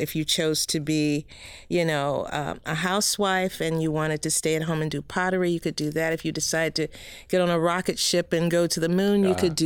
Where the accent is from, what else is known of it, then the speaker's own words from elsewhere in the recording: Atlanta, Georgia, United States; As a young person growing up in Atlanta and being familiar with a lot of the racial tension that was going on when I grew up, I was a bit of a militant.